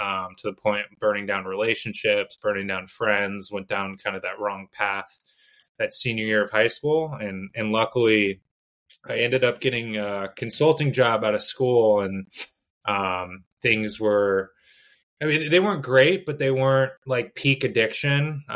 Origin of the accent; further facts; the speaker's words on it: San Ramon, California, United States; so I grew up in the Bay Area, went to high school in San Ramon, California